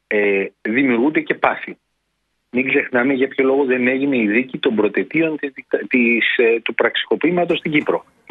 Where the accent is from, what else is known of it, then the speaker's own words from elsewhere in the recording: Peloponnese, Greece; κατάγομαι από τη Μεσσηνία